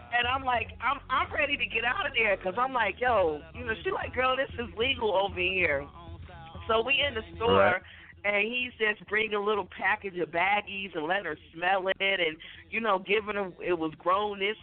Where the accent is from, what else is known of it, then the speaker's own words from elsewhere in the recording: New Jersey, United States; I'm from Jersey. We have our weed man.